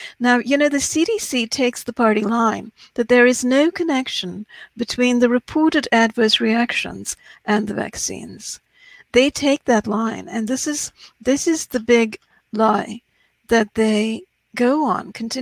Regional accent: India; as I'm from India too.

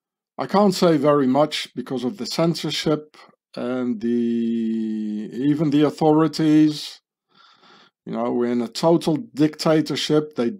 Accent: South Africa; My Irish accent sort of comes better than the American accent, right? Not bad for a South African.

